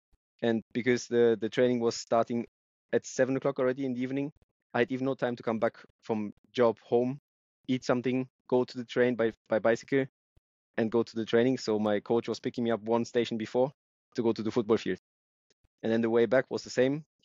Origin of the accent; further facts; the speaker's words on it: Germany; It comes from Holland, from the Netherlands, as I was born in Germany, but very close to the Dutch border. Just like 5 kilometers from the Dutch border, and my grandparents were coming from the Netherlands.